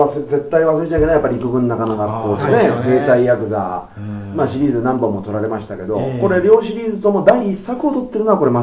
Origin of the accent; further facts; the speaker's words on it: Tokyo, Japan; 俺は一応偽でも江戸っ子だから